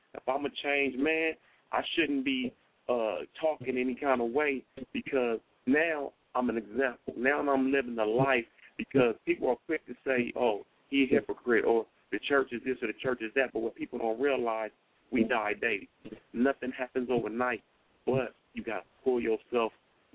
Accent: Los Angeles, California, United States; I'm born and raised in Watts, in the Watts area, South Central LA area.

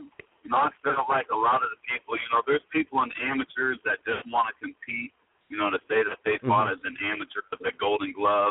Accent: Sacramento, California, United States; Yeah, it is. I'm actually born and raised in Sacramento. This is where I've been my entire life.

